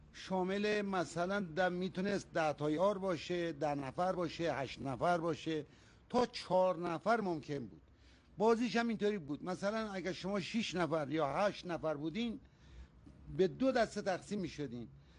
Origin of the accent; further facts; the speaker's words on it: Mahdishahr, Semnan, Iran; اهل مهدیشهر، در خدمتتون هستم